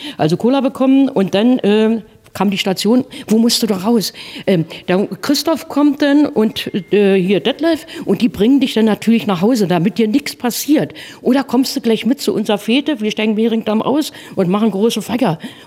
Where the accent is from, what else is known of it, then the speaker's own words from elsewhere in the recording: Berlin, Germany; als Berliner hat man keine, als Ur-Berliner.